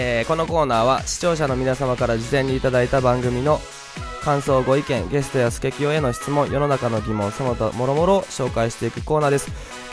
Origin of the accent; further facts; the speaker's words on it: Fukuoka, Japan; 俺はなんか福岡出身やけん、